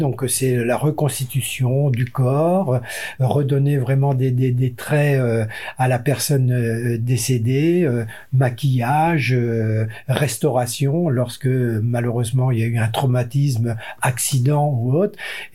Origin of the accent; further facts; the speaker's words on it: Brittany, France; moved away as an adult; je suis arrivé de Bretagne en 77